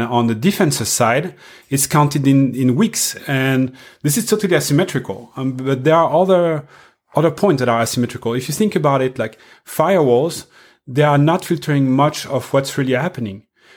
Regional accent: France; accent: French; English is a second language; I'm really happy to be there with you and discussing, and with my strong French accent, I hope everyone will understand.

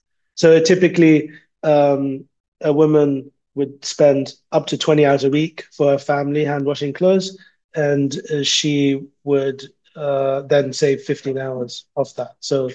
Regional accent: London, United Kingdom; born there; You know, I was born in London.

